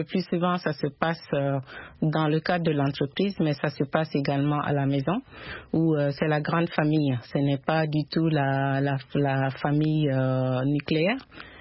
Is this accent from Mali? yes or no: yes; Mali; Et je suis du Mali, en fait.